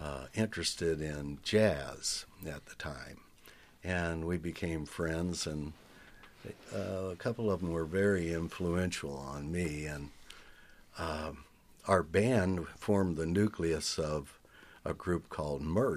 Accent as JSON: {"language": "English", "town": "Phoenix", "region": "Arizona", "country": "United States", "tie": "born or raised there", "also_born_or_lived": "Springfield, United States", "said": "No, I grew up in Phoenix, and during my teens, I had the opportunity to."}